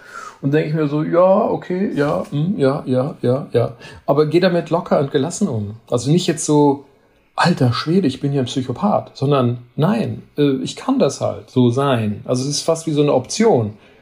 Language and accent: German; Spain; now in Germany; Ich bin in Spanien groß geworden, da war ich völlig unwichtig optisch.